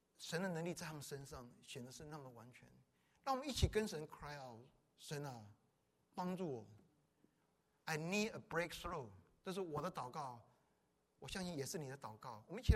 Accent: Shandong, China; 我是山东人，我 temper 非常 short， 很急的人

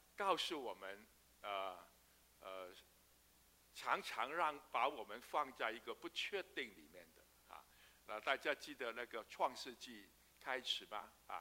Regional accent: Hong Kong; born there; 我是生于战后啊，战后这个香港的环境呢是相当复杂

